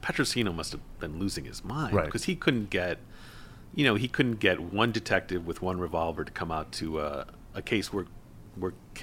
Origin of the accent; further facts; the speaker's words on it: Buffalo, New York, United States; And then, of course, in Buffalo, my hometown, not too long afterwards, William McKinley is shot and killed by an anarchist.